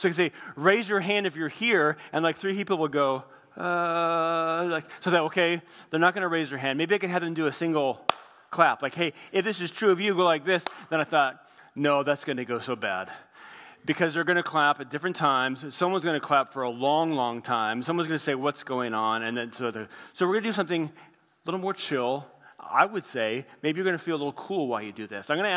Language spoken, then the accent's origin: English; Midwest, United States; The way that we did Christmas gifts growing up, we always got to open one gift Christmas Eve after we came home from Christmas Eve service. And it was in the Midwest